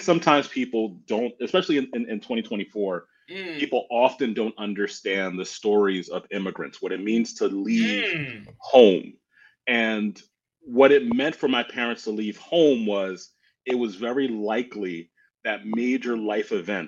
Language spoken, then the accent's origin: English; New York City, New York, United States; And I'm from New York City, in particular in New York City. So shouting out New York City.